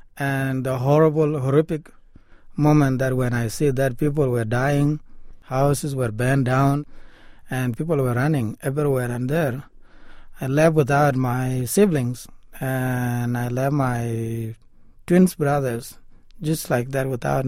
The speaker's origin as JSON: {"language": "English", "country": "Sudan", "tie": "born or raised there", "also_born_or_lived": "Kenya", "moved": "yes", "said": "Left home in 1987 to Ethiopia for 4 years. And then back to Sudan for 3 months only at the border, but not my hometown."}